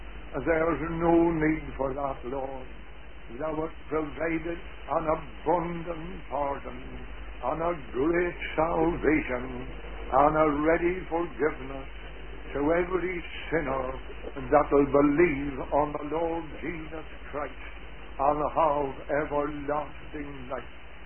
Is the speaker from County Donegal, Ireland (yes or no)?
no; County Monaghan, Ireland; born there; I was born in County Monaghan, in the townland of Braddocks, halfway between the two little towns of Monaghan and Ballybay.